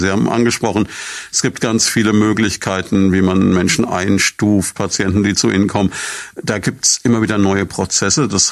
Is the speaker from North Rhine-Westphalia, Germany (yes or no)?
no; Würzburg, Bavaria, Germany; Ich habe das erlebt in Würzburg, meiner Heimatstadt.